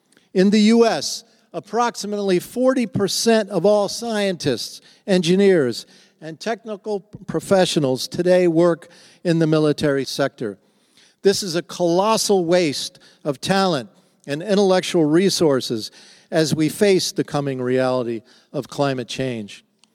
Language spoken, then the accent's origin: English; Bath, Maine, United States; the destroyers made in my hometown of Bath.